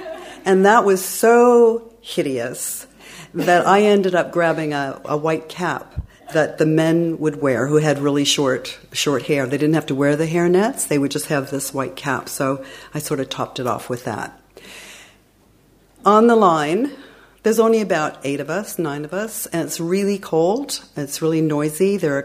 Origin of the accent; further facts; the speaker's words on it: United States; you know, I'm American. I just got here.